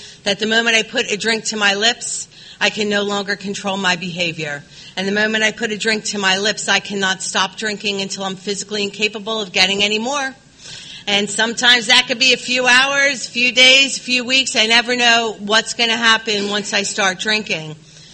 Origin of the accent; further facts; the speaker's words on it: Philadelphia, Pennsylvania, United States; And I am from Philadelphia, so we do get snow in the winter.